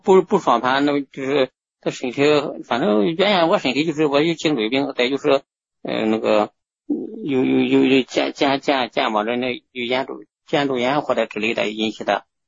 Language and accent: Chinese; Jinan, Shandong, China; 哦，我是济南的。